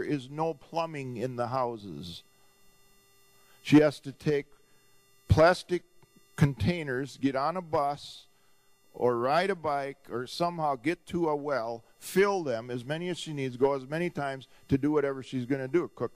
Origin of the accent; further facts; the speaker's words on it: United States; I mean, I'm an American man.